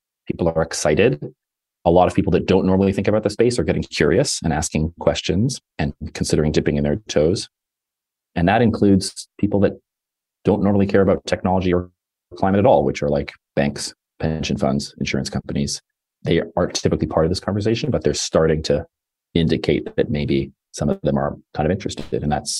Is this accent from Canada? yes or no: yes; Toronto, Ontario, Canada; now in Los Angeles, United States; I live in LA and I'm from Toronto.